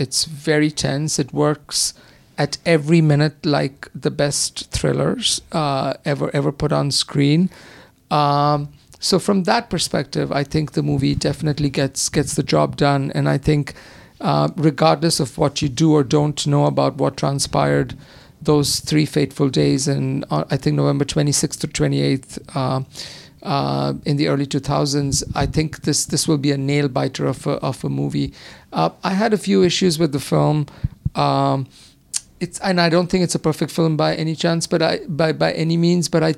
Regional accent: Mumbai, Maharashtra, India; having born and brought up in Mumbai and having family there

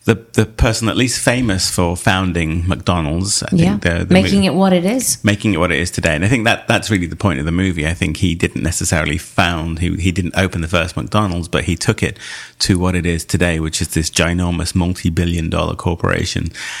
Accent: Barcelona, Catalonia, Spain; I come from Barcelona.

